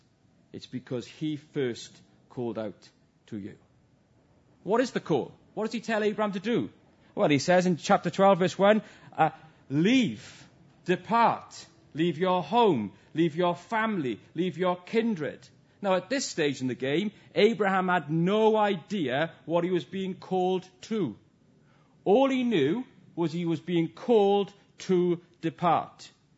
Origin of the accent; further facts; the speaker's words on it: Ebbw Vale, Wales, United Kingdom; when I grew up in Ebervale, it's actually in Brymawr.